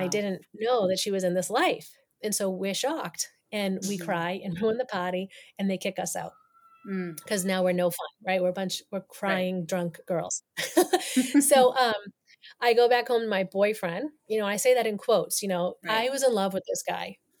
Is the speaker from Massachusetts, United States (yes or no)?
yes; Massachusetts, United States; accent: Massachusetts; so I'm from Massachusetts, obviously you hear the accent, right?